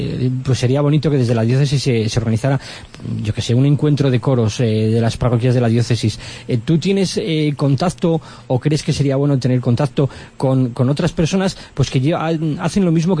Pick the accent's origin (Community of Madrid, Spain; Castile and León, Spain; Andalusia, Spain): Castile and León, Spain; Santoyo; Yo recuerdo, yo nací en Santoyo.